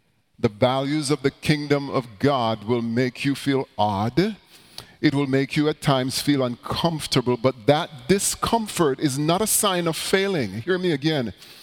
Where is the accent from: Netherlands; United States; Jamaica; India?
Jamaica; I'm from Jamaica.